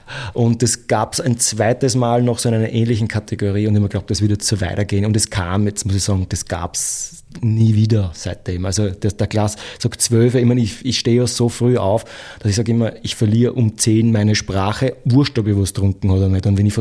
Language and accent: German; Austria; Da braucht man als Österreicher